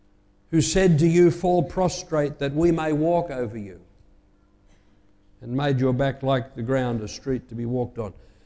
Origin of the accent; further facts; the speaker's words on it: Sydney, New South Wales, Australia; I grew up in Sydney to the sound of cicadas in the land.